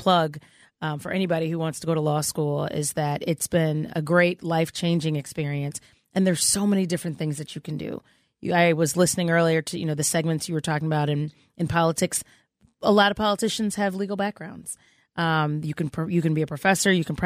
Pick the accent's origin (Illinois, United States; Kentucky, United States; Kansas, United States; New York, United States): Illinois, United States; Chicago; I'm from Chicago.